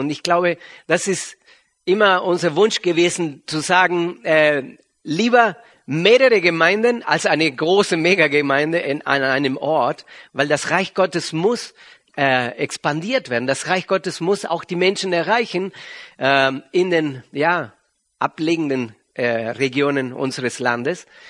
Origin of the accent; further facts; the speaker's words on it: Argentina; German is a second language; now in Germany; Wir kommen ursprünglich aus Argentinien, also wundert euch nicht über meinen Akzent. Wir sind aber schon sehr, sehr lange in Deutschland.